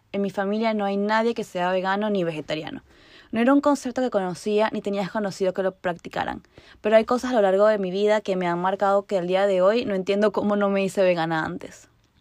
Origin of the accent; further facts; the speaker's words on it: Venezuela; soy de Venezuela. Y en mi país, mi familia tiene una finca con animales de granja.